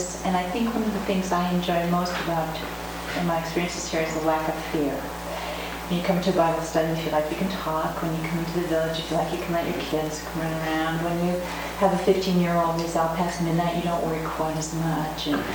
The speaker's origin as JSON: {"language": "English", "town": "Pasadena", "region": "California", "country": "United States", "said": "we're from Pasadena, California"}